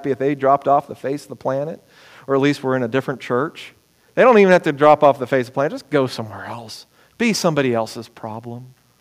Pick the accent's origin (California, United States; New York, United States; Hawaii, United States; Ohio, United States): Ohio, United States; born there; also born or lived in Europe; I was born in Ohio. I spent half of my life as a kid overseas in Europe.